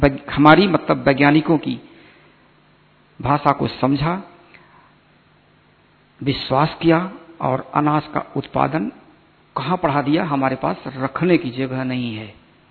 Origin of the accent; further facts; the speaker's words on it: Uttar Pradesh, India; हम उत्तर प्रदेश से आते हैं